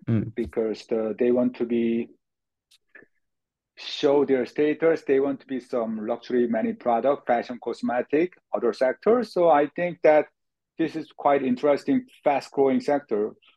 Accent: Seoul, South Korea; English is a second language; Okay, I was born in Korea. I grew up in Seoul, South Korea. And I went to over there high school, college.

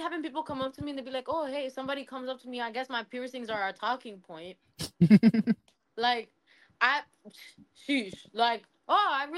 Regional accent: the South, United States; And then I'm from the South.

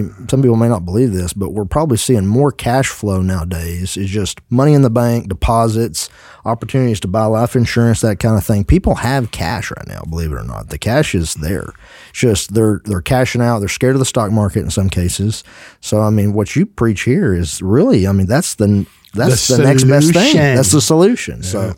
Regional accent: Texas, United States; It was a small town. I'm from Johnson County, so I grew up in this

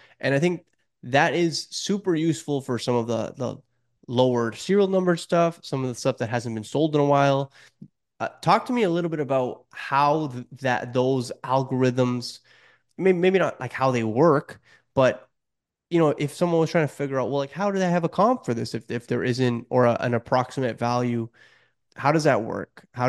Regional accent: Canada; I'm from Canada.

